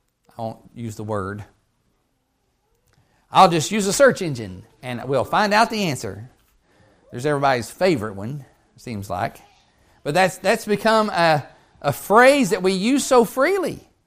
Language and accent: English; Tennessee, United States; also born or lived in Kentucky; I come from Kentucky. I'm raised in East Tennessee, but over in the hills, there's them feuds.